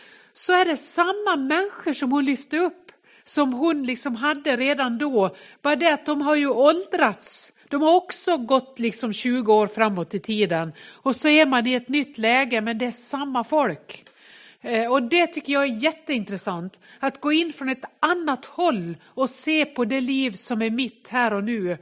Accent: Nås, Dalarna County, Sweden; accent: dalmål; Jag är från Ås i Västerdalarna, för den som tänker vilket konstigt ljud. Kom och låta så här hela tiden medan jag är här. Detta är då inte, jag kan säga att det är dalmål, men det är inte nåsmål.

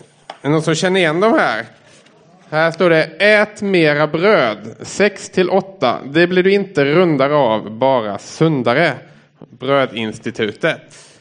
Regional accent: Sweden; also born or lived in abroad; annat som man kan identifiera sig med som svensk är att, i alla fall som man hör från andra som kommer till Sverige, det är att vi står gärna i kö, vi kommer i tid och vi har alltid bilbälte och sådär. Jag har bott utomlands i flera omgångar

